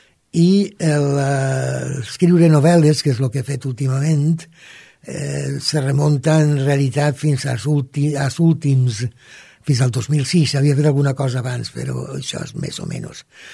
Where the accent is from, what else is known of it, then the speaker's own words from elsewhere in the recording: Valencia, Valencian Community, Spain; also born or lived in Napa, United States; Us vaig néixer a València fa moltíssims anys, allà pel Paleolític Mitjà, exactament en 1945. Vaig fer el batxillerat entre València, en els jesuïtes, i Estats Units, a Napa